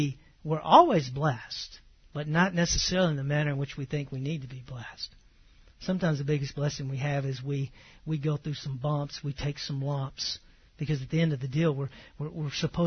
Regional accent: the South, United States; And I can make fun of Southern. I'm from the South, okay?

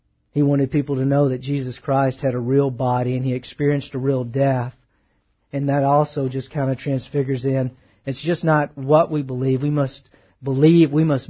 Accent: the South, United States; See, growing up in the South, I understood some type of religiosity being in the Bible Belt.

